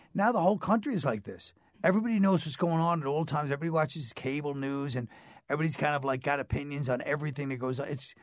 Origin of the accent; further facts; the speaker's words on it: New York, United States; how I bought the album, how he inspired me, being Irish from New York.